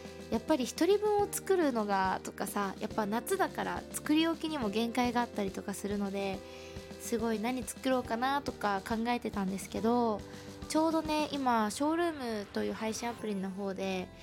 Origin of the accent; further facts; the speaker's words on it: Aichi, Japan; 自分が地元が愛知なので